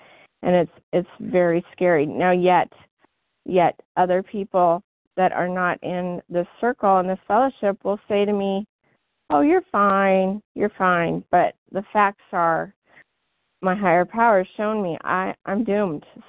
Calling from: Washington, United States; I'm from Washington State.

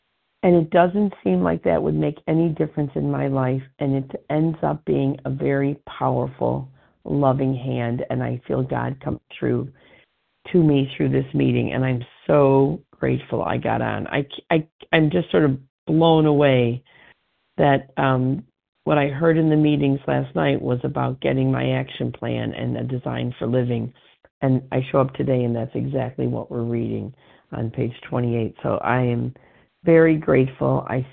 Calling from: Chicago, Illinois, United States; and I'm calling from Chicago, Illinois.

